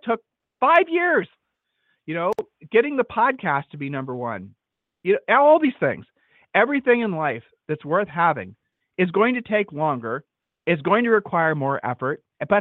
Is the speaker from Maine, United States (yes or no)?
no; Ohio, United States; And no, I know we're from Ohio, so no Ohio jokes for those of you who have never been to Ohio.